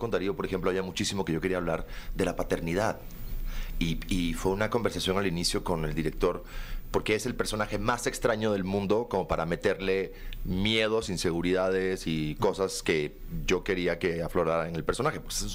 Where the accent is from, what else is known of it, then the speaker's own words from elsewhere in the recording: Mexico; also born or lived in Cuba; O sea, yo ya de por sí soy un migrante. Yo soy un cubano que en México creció y aquí hice mi carrera.